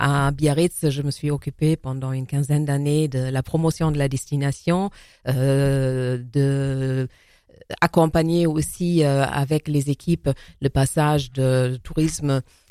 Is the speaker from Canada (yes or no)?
no; Germany; now in France; après avoir grandi en Allemagne, je suis venue en France